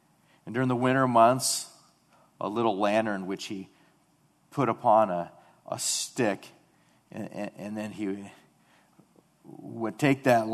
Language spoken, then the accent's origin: English; Mission Viejo, California, United States; I grew up in Mission Viejo, just across the street. This was our stomping ground.